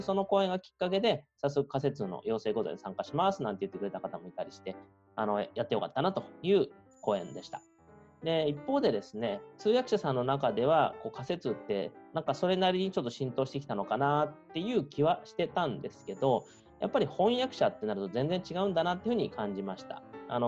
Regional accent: Takaoka, Toyama, Japan; 故郷の富山の高岡市っていうところに行ったんですが

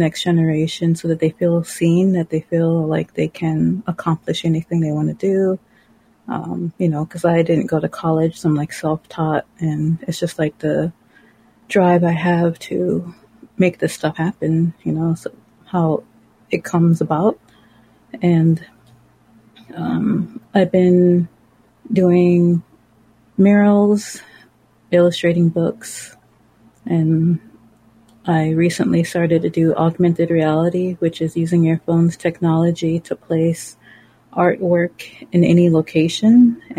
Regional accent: Minneapolis, Minnesota, United States; but I grew up here in Minnesota. I grew up in South Minneapolis at Little Earth

